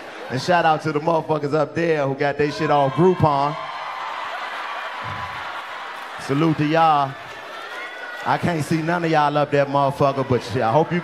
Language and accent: English; Washington, District of Columbia, United States; I come from Washington, D.C. I come from the home of the mayor who got caught smoking crack. But let me tell you how real my city is.